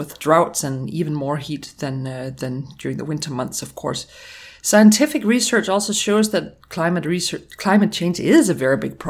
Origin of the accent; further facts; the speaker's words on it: Denmark; English is a second language; On a side note, both Christian and I were born and raised in Denmark and hold graduate degrees from there and elsewhere.